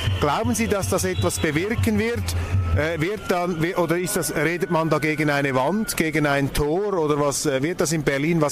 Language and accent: German; Switzerland; Also ich habe hier erlebt, jetzt als Schweizer